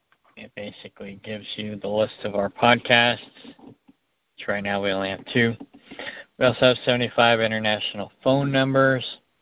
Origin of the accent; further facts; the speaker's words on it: Lawton, Oklahoma, United States; We grew up together in Lawton, Oklahoma. We went to junior high school together.